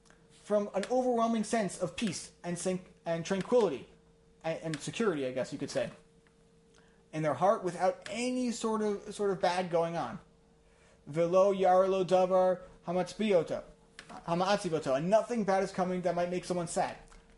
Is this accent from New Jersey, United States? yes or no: yes; Livingston, New Jersey, United States; I grew up in Livingston, it's next to West Orange.